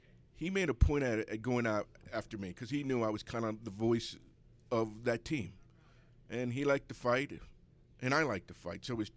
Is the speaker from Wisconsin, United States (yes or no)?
no; Baltimore, Maryland, United States; I'm from East Baltimore.